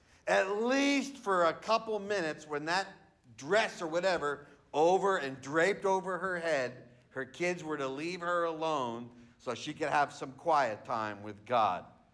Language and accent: English; New Jersey, United States; When I was a kid, the 1970s, growing up in New Jersey